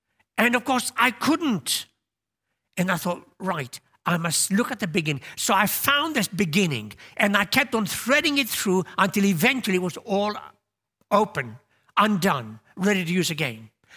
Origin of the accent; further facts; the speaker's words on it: United Kingdom; previously we didn't need a visa, being British